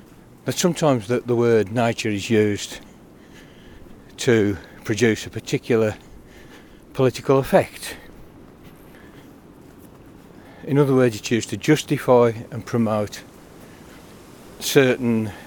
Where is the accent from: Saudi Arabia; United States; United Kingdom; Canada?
United Kingdom; England; as an Englishman who grew up in an industrial area of the country